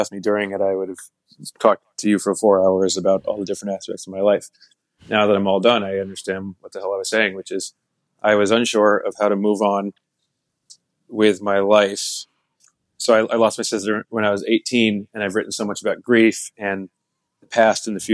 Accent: New Milford, New Jersey, United States; I grew up in New Milford, New Jersey. That's where I was until I was like eight

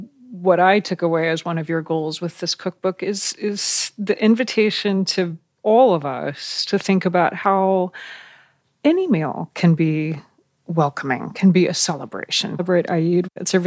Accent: United States; As an American, I will second

